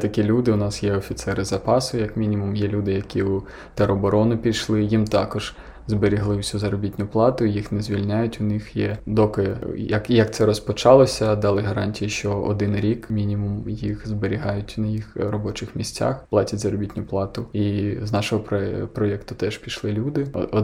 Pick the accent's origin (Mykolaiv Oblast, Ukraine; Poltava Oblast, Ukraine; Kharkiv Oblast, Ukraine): Kharkiv Oblast, Ukraine; Kharkiv; Вибачте, я з Харкова, я замускалений.